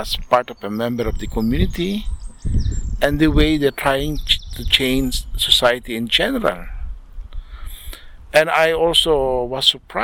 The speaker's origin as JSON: {"language": "English", "town": "Manila", "region": "Metro Manila", "country": "Philippines", "moved": "yes", "lives_now": "United States", "said": "I am from the Philippines, Manila, but I have, for several years, I moved in the States as a resident of the United States."}